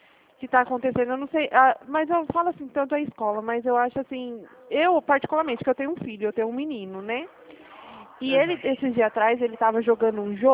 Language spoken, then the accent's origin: Portuguese; Dracena, São Paulo, Brazil; aqui onde eu moro, eu sou da cidade de Dracena.